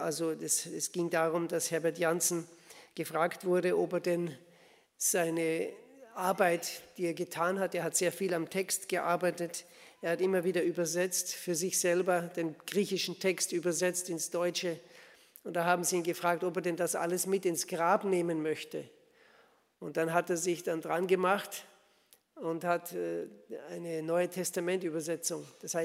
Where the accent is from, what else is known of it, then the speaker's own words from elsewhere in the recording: Austria; moved away as an adult; now in Switzerland; Ich bin ein Österreicher, der in der Schweiz lebt. Also erwarten Sie keinen Schweizer Dialekt. Ich kann gar nicht so gut Schweizerdeutsch.